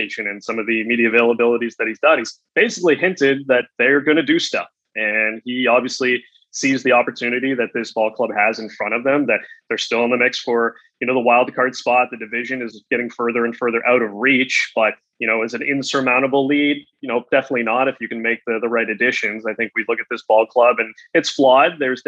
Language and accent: English; Bradford, Ontario, Canada; So shout out to my hometown of Bradford.